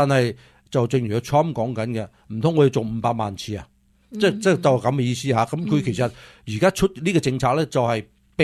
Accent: United States; 我哋美国人

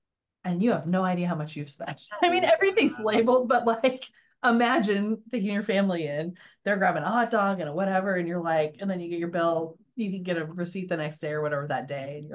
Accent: Kent, Washington, United States; I grew up in the Seattle area, in Kent, just south of Seattle. So in my whole family, like born and raised in Kent forever.

